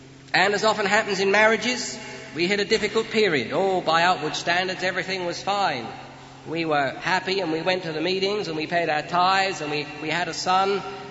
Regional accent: England, United Kingdom; But ladies and gentlemen, we as English are not always too good at confessing what God has put in our heart for one another.

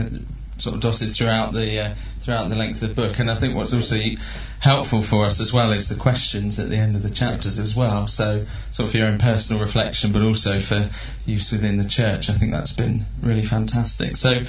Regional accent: United Kingdom; Find it a hard thing to do as British blokes, perhaps, but not exclusively

